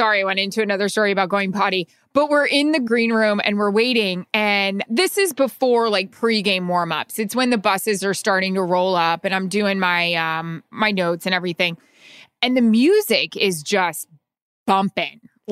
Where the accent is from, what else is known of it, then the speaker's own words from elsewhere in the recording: Florida, United States; listen, I'm from Florida. I went to school in Florida.